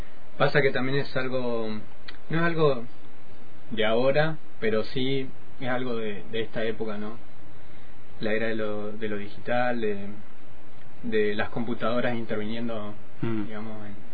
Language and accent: Spanish; Regina, Río Negro, Argentina; yo soy de Regina, me vine a estudiar acá.